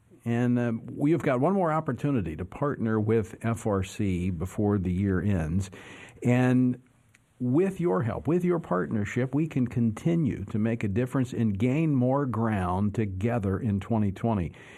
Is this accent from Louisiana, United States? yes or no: yes; Baton Rouge, Louisiana, United States; In my hometown of Baton Rouge, we're going to be at Jefferson Baptist Church January the 11th and 12th.